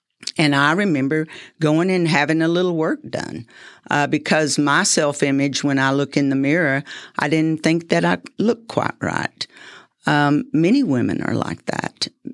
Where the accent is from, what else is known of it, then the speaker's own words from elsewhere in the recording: New Deal, Texas, United States; So yes, they owned a farm, and I grew up on the farm, actually right outside of Lubbock in a little town called New Deal.